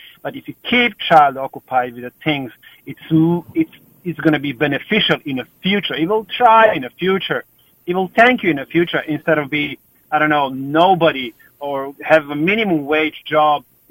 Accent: Croatia; English is a second language; now in Ireland

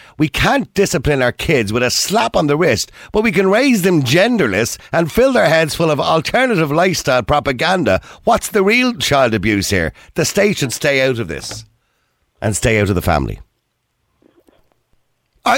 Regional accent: Ireland; I mean, here in Ireland, most of us of my age, 50 years of age, 55 actually, would remember our parents.

